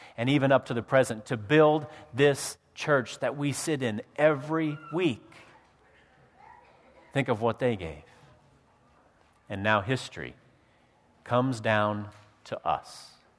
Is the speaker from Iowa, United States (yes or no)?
yes; Iowa, United States; If I have to leave my hometown in Iowa, if I have to leave my friends, if I have to leave my relatives